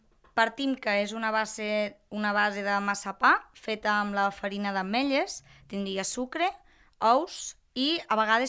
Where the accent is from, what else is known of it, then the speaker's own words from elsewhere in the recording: Vilanova de Prades, Catalonia, Spain; sóc de Vilanova de Prades, per tant, terra de castanyes per excel·lència.